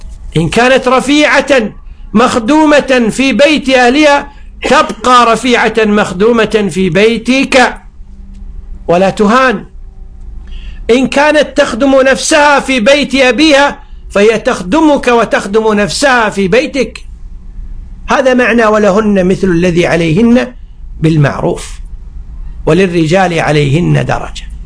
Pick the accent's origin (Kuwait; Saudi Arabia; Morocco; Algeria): Kuwait; ذكر لي أحد المشايخ في الإفتاء عندنا بالكويت